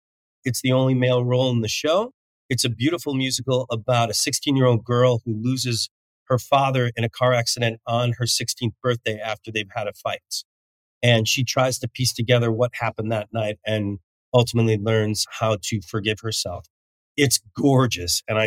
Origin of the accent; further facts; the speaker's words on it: Chicago, Illinois, United States; also born or lived in Los Angeles; I was born in Chicago. I was raised here. I lived and worked here for 10 years before I moved to LA. I love this city. It's home